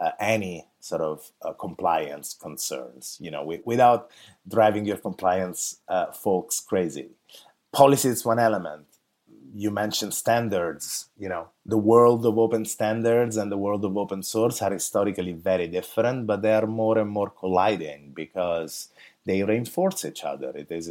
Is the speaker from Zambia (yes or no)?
no; Italy; now in San Francisco, United States; As you can hear from my accent, I live in San Francisco, but I'm from that Italian part, I guess, of San Francisco. I actually come from Italy.